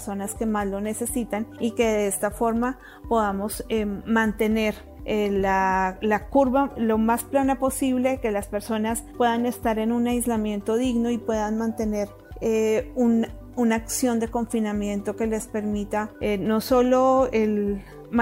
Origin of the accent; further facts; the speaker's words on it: Colombia; now in Mexico; Soy de origen colombiano, pero ya llevo 10 años viviendo en México.